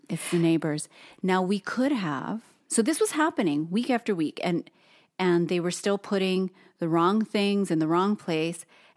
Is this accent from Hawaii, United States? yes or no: yes; Hawaii, United States; So Toast and I were both born and raised in Hawaii. So we both have that common upbringing. We're both of Asian descent.